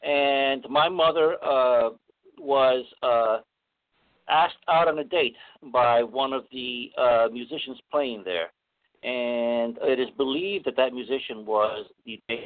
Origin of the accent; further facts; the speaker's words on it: New York City, New York, United States; I grew up in Spanish Harlem in the late 50s through early 1960s. My mother worked at the Apollo Theater